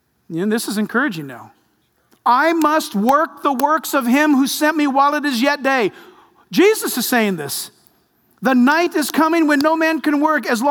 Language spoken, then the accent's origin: English; United States; And I am an American.